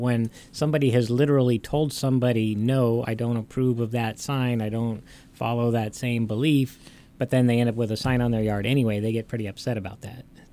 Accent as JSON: {"language": "English", "town": "Huntington Beach", "region": "California", "country": "United States", "said": "I came from Orange County. In Huntington Beach, that is the norm everywhere."}